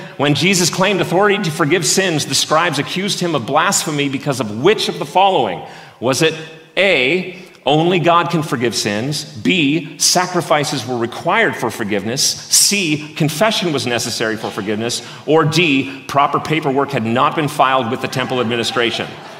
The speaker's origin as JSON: {"language": "English", "country": "Canada", "said": "As a Canadian socialist, this is what I do."}